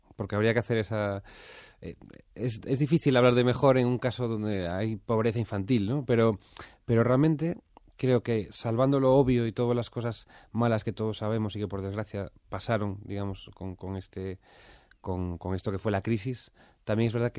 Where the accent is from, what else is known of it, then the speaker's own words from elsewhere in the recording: A Coruña, Galicia, Spain; now in Madrid, Spain; tanto en Coruña, donde en mi ciudad natal, donde pasé unos meses antes de venir definitivamente otra vez a Madrid.